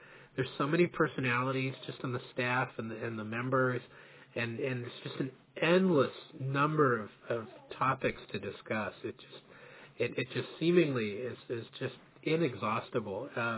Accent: Palo Alto, California, United States; I grew up in Palo Alto, so, you know, coming here to live has been great.

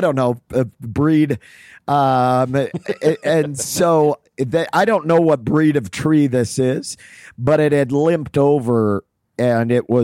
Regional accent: Maine, United States; I grew up in Maine and I just so wanted to be masculine.

